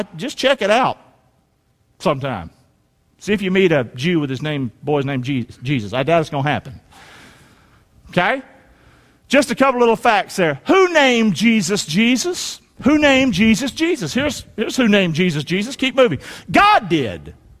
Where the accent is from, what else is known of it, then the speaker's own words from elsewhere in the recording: North Carolina, United States; I'm from North Carolina.